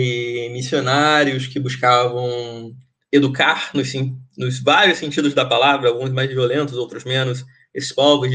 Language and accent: Portuguese; Mato Grosso do Sul, Brazil; born there; porque eu nasci no Mato Grosso do Sul